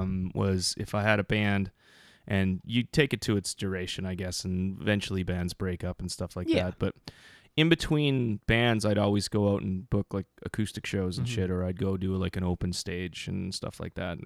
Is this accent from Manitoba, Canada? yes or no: no; Thunder Bay, Ontario, Canada; I wasn't raised in Ottawa. I'm from Thunder Bay.